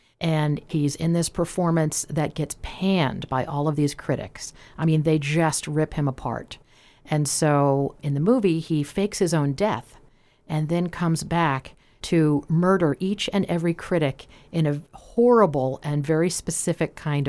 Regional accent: District of Columbia, United States; So I grew up outside Washington, D.C., international city

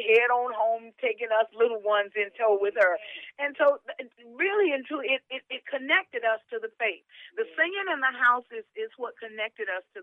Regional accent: the South, United States; And growing up in the South, and my parents, they also sang.

